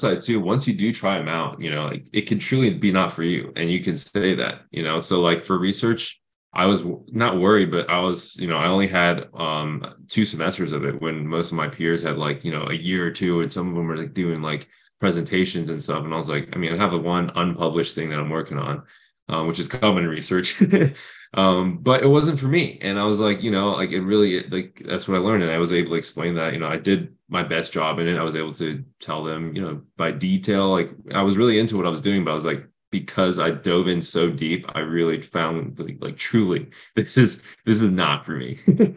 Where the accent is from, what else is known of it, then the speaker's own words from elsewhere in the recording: Florida, United States; also born or lived in Minnesota; I was born in Minnesota and raised in Florida. So kind of two polar opposites.